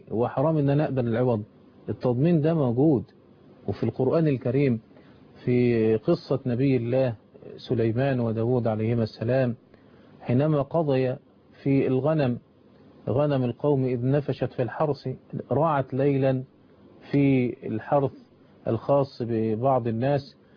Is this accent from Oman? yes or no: no; Egypt; كما كان الأمر عندنا في مصر.